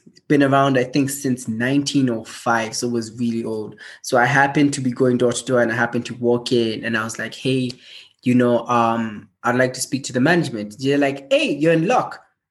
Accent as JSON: {"language": "English", "town": "Paterson", "region": "New Jersey", "country": "United States", "tie": "born there", "said": "So first of all, I was born in Paterson, New Jersey. I don't tell many people that. I'm a UN child."}